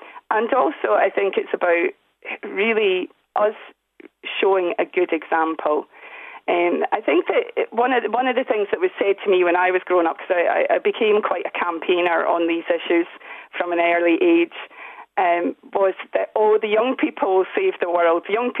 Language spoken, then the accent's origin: English; Scotland, United Kingdom; accent: Scottish; So I grew up in Scotland, you'll hear from the accent, and we were only a few miles from this oil refinery.